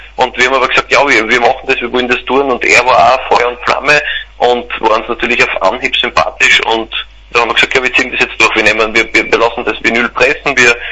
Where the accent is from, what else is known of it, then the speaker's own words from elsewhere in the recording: Austria; man hat halt irgendwie das Gefühl als Österreicher